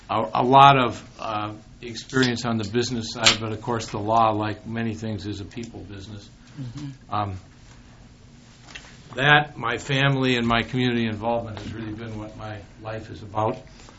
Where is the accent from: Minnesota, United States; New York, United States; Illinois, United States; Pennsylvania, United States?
Minnesota, United States; Duluth; also born or lived in Michigan, United States / St. Paul, United States; I'm from Duluth. I'm a native Minnesotan. I went to school at the University of Michigan and came back here after law school, practiced here in St. Paul for a couple of years, moved to Duluth.